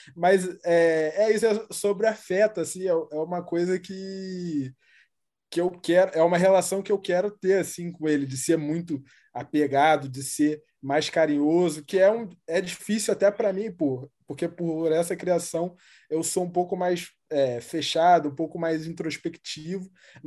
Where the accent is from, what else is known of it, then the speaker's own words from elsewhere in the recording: Rio de Janeiro, Brazil; eu cresci no Morro do Jacarezinho, aqui na zona norte do Rio